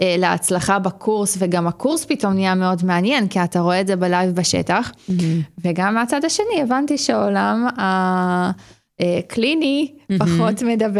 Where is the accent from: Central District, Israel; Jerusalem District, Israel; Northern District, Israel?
Northern District, Israel; Nahariya; אני מנהריה, כמו שאמרתי